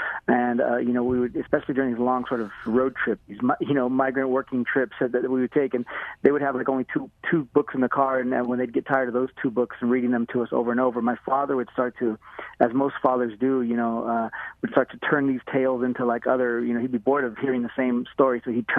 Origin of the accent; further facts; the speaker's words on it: California, United States; I was born and raised in the San Joaquin Valley in California, which is a big agricultural, you know, space there, region there.